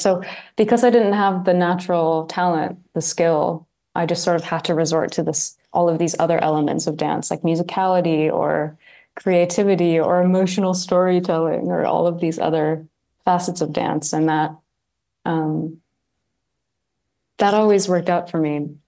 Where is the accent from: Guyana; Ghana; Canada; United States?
Canada; when I was growing up, was like the home company. It was like the ideal as a young dancer in Canada.